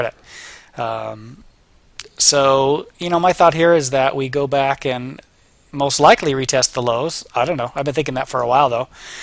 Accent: Sacramento, California, United States; Here's an article from the Sacramento Bee, my hometown.

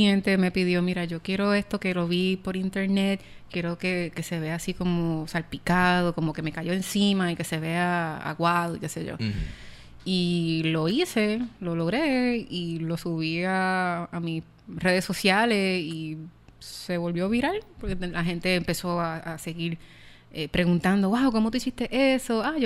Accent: San Germán, Puerto Rico; vengo del pueblo de San Germán.

